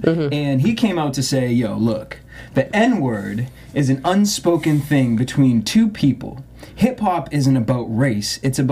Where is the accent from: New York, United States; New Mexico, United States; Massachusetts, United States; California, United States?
Massachusetts, United States; Boston; accent: Boston; I always blame it on my Boston accent.